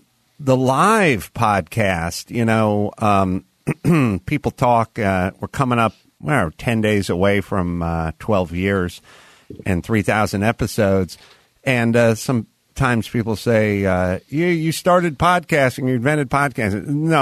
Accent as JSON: {"language": "English", "town": "North Hollywood", "region": "California", "country": "United States", "tie": "born or raised there", "said": "little room studio that was just literally 2 blocks from where I grew up in North Hollywood. So it's sort of interesting going right back to the old neighborhood."}